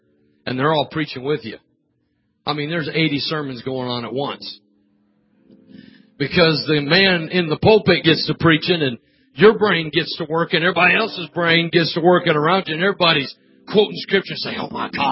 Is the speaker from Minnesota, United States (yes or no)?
no; Fresno, California, United States; I am from Fresno. That's my roots. That's my home church.